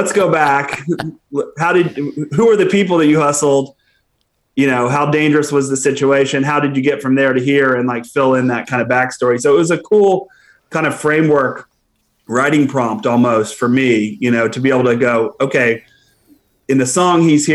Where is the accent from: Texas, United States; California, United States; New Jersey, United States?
Texas, United States; Austin; I'm from Austin, grew up in Austin and moved to New York, went to film school at NYU. And then I was back in Austin.